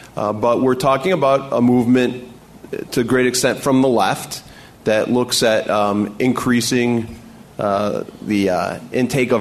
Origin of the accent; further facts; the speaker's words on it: Chicago, Illinois, United States; born there; But I was born here in Chicago, and I've been lucky enough to live my boyhood dream to be a reporter here for the last 17 years.